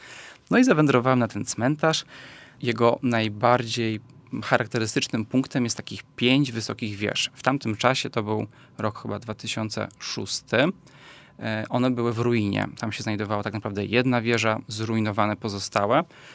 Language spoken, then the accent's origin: Polish; Krosno, Subcarpathian Voivodeship, Poland; Pochodzę z Krosna i jak sięgam pamięcią, to te pierwsze wycieczki z rodzicami zawsze były w Beskid Niski, w Bieszczady.